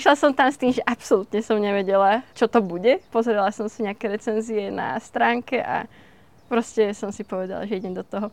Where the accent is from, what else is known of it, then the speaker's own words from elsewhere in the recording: Piešťany, Trnava Region, Slovakia; lebo pochádzame z mesta, z Piešťan.